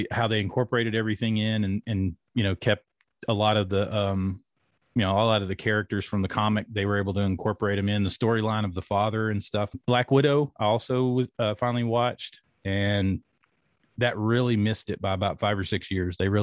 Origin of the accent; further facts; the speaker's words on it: Clinton, Tennessee, United States; So the main character of the show has a shop in Clinton, Tennessee, and that's where I grew up.